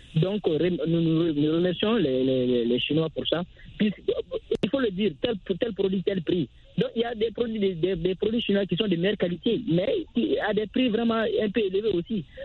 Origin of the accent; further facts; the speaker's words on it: Mali; moi je suis Malien